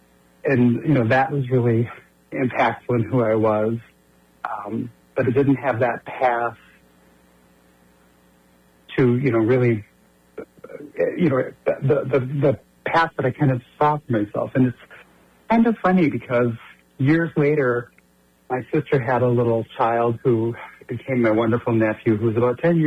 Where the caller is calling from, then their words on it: Sarasota, Florida, United States; My pronouns are she, her, and I'm calling from Sarasota.